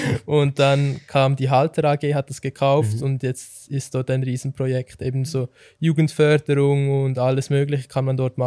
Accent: Solothurn, Switzerland; weil uns als Solothurner DJ schnell aufgefallen ist, dass man als DJ in Solothurn keine große Chance hat.

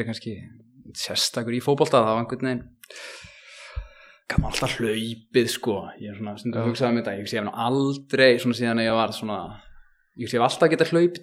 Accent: Hafnarfjörður, Capital Region, Iceland; ég sem sagt kem að úr Hafnarfirðinum, fór í Vestló

